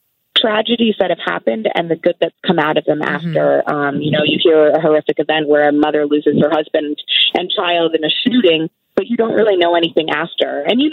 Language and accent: English; New York, United States; So I am from New York, and a couple of years ago I was living and working in New York City